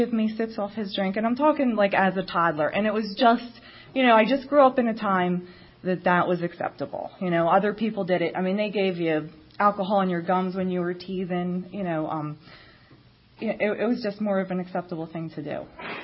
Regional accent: Chester, Pennsylvania, United States; And I grew up in Chester, Pennsylvania.

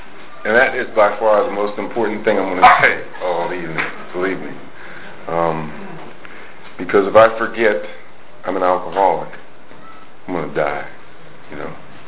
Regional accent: Maplewood, New Jersey, United States; I grew up in Jersey. I grew up in a suburb of Newark called Maplewood, New Jersey. It was a beautiful, really, really nice, pleasant suburb. Very ethnic community, a lot of Italians.

